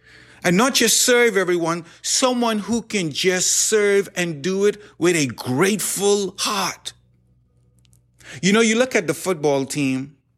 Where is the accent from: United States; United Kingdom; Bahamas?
Bahamas; This is the vision that God has given to me when I was a young man growing up in the Bahamas under the leadership of Dr. Miles Monroe.